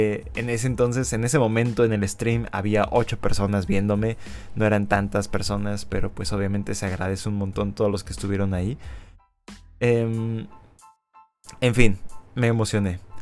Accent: Mexico; el siguiente Forza Horizon sea en mi país natal

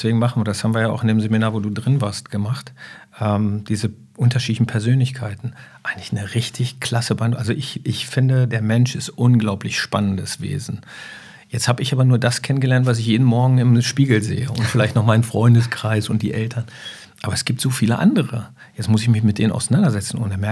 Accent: Lower Saxony, Germany; now in Hamburg, Germany; von Niedersachsen, wo ich aufgewachsen bin, zu Bayern, Hessen und jetzt bin ich hier in Hamburg.

